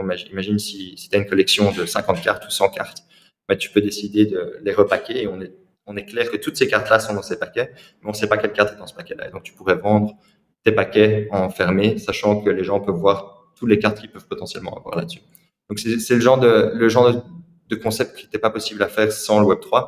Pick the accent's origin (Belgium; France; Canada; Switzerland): Belgium; Donc je suis belge à la base, mais il y a plein de Français.